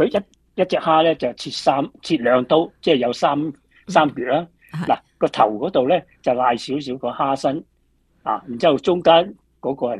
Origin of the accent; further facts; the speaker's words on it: Guangdong, China; 是的，我们广东人就不喜欢吃辣的